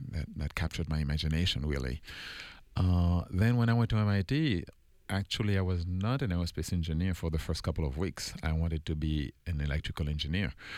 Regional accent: Haiti; I was born in Haiti, the poorest country on earth, with the most humble of beginnings, literally living in huts, living in a dirt floor, on a dirt floor house. Born in Haiti, I had six sisters, three younger and three older sisters.

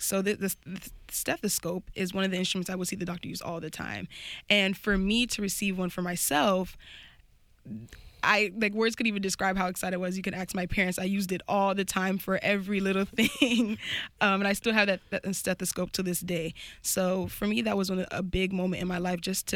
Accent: United States; born there; Yes, I was born in the States.

